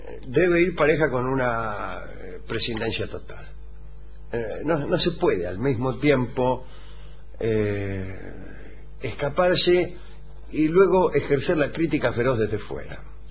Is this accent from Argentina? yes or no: yes; Corrientes, Argentina; soy de Corrientes.